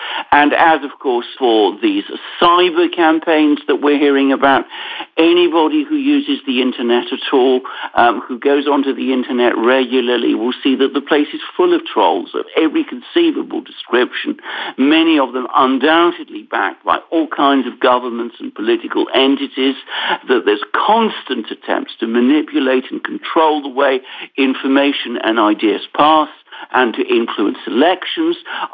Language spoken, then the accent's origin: English; Greece; born there; English is a second language; which is the country that I was, where I was born and of which I'm still a citizen, as well as being a British citizen, by the way